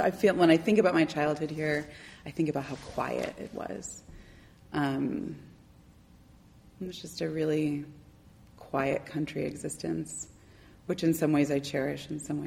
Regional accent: Taconic, United States; I'm from Taconic and live in Taconic now

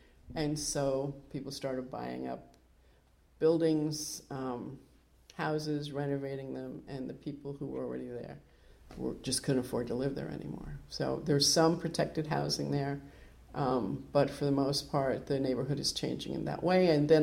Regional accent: Manhattan, New York, United States; where I consider my hometown to be East Harlem and Manhattan.

